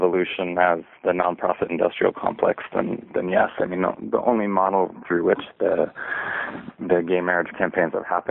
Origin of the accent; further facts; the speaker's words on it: Maine, United States; coming back to couch it in my home state of Maine